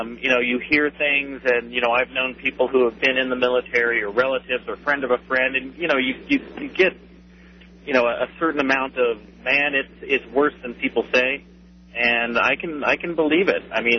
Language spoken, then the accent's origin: English; United States; And it's embarrassing to me as an American.